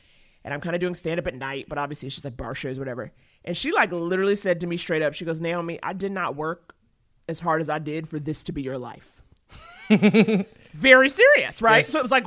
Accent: New York, United States; I'm from New York, so it was kind of like...

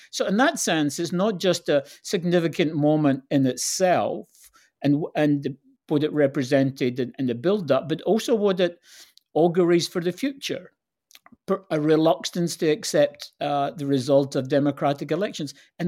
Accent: Scotland, United Kingdom; moved away; I'm originally from Scotland

